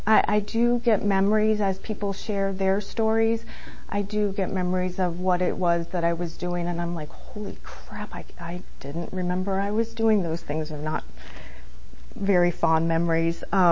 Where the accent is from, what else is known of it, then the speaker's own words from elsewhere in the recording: Buffalo, New York, United States; born there; I was born in Buffalo, New York, but I moved around a lot because I was a Navy brat.